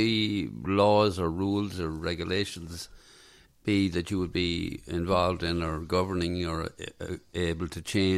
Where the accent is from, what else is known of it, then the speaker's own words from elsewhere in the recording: Ireland; because I'm Irish